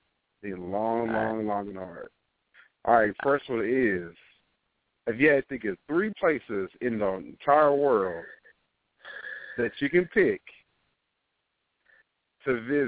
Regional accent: Trenton, New Jersey, United States; I'm originally from Jersey, so I know all about

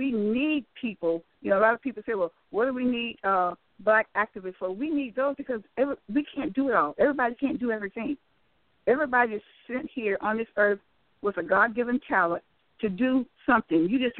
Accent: Louisiana, United States; Well, I'm originally from Louisiana, so I'm a migrant from the state of Louisiana.

